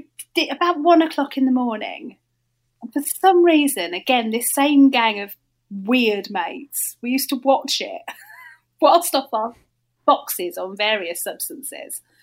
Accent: Stoke Newington, London, United Kingdom; I'm a lefty kid growing up in Stoke Newington, which was a lot less posh then

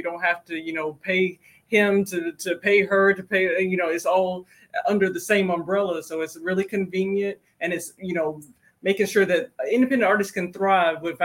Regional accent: Augusta, Georgia, United States; I'm originally from Augusta, Georgia, and I went to college there, and, you know, been born and raised in Augusta.

